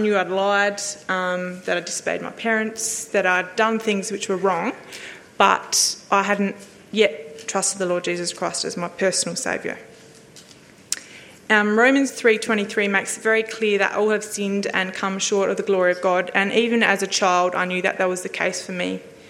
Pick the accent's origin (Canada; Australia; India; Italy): Australia; Murray Bridge, South Australia; I grew up in Murray Bridge, a farming district not too far away from here, and I grew up next door to my husband, actually, for the first few years of my life. And then from there went to live at Maipalunga